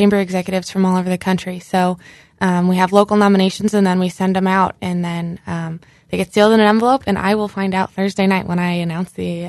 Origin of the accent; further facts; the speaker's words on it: Bolingbrook, Illinois, United States; Yeah, so I'm from Bolingbrook, Illinois, suburb of Chicago. I grew up there, and then I went to Monmouth College, and then I moved back to Chicago for a little bit after I graduated